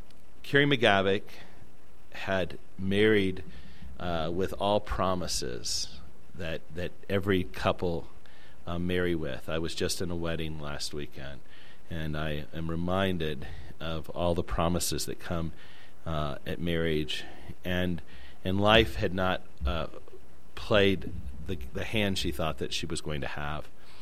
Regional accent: the South, United States; Now, I'm a Southerner, and so I always have to relate everything to the Bible.

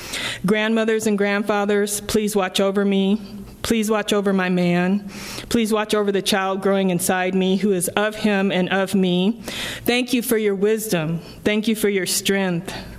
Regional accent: Omaha, Nebraska, United States; I grew up in Omaha, Nebraska, and one of the funny things about that I know now is that in Omaha, we lived in neighborhoods where there were

